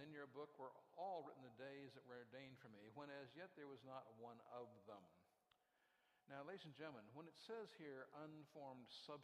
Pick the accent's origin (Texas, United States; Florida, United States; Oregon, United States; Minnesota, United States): Florida, United States; Orlando; Now, Pastor Mac mentioned I come from Florida, from Orlando. We just got hit by the northeast corner of a Cat 2 hurricane.